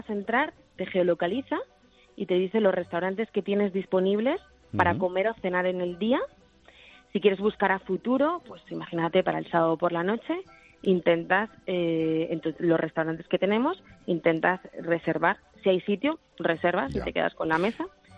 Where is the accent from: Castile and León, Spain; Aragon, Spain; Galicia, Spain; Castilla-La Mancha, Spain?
Castile and León, Spain; Valladolid; Somos de Valladolid todos.